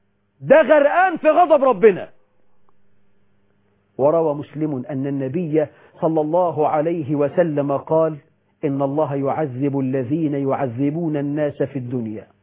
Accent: Egypt; اللهم واجعل بلدنا مصر أمنا أمانا

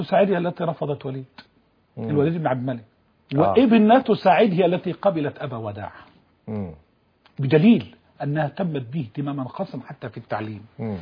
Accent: Egypt; احنا كمصريين بنقول على الغداء

